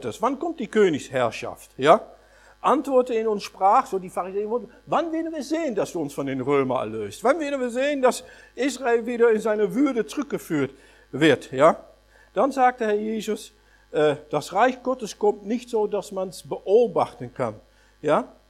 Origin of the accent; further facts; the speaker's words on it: Netherlands; ich komme aus Holland, ich bin aber kein Fan von königlichen Häusern.